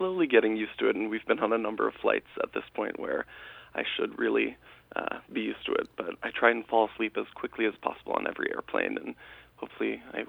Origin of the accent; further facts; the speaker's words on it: Albany, New York, United States; also born or lived in Loudonville; Yes. I grew up in Albany and Loudonville, and it's going to be really, really nice to be coming back to the area.